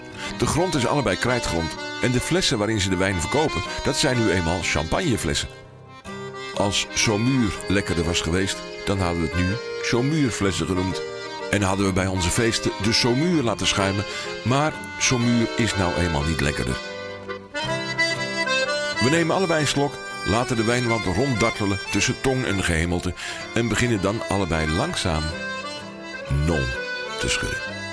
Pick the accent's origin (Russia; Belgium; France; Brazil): France; Beaune, Bourgogne-Franche-Comté; Maar ik kom oorspronkelijk uit Beaune, midden in de Bourgogne.